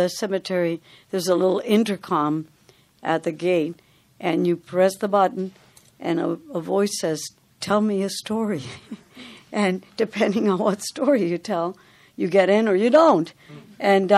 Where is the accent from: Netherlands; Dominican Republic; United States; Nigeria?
Dominican Republic; I come from the Dominican Republic of an oral culture. I did not come from a literary culture. I didn't come from a reading family.